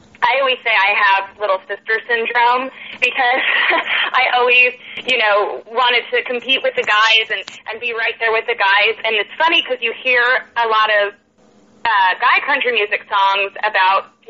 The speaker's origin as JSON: {"language": "English", "town": "Brea", "region": "California", "country": "United States", "tie": "born or raised there", "lives_now": "Nashville, United States", "said": "So, I'm basically, I grew up in Brea, California, and went to college out in L.A. and started songwriting and doing music out here."}